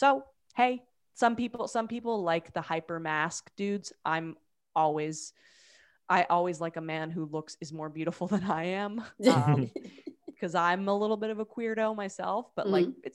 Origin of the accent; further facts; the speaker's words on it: Canada; as a Canadian, I am.